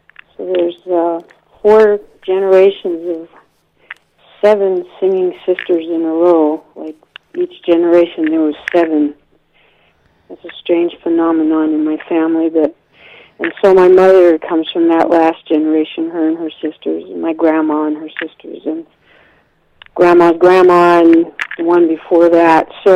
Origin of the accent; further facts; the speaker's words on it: North Carolina, United States; also born or lived in New York; I'm from North Carolina and New York, and I'm Tuscarora from the Southern Band down in North Carolina, and I'm happy to be here.